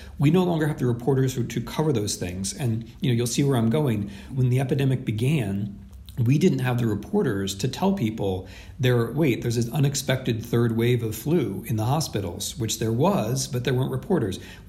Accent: United States; But I'm an American.

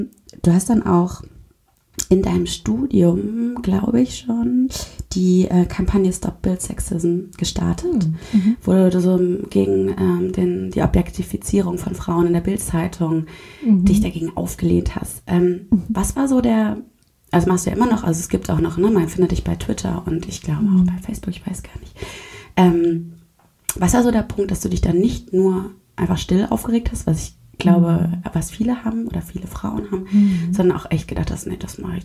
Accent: Freiburg, Baden-Württemberg, Germany; ich komme aus Freiburg und dass ich wurde aber hochdeutsch erzogen, aber es gibt natürlich, also ich glaube, ich habe so einen gewissen Singsang und es gibt auch so ein paar Wörter, die kriege ich nicht weg.

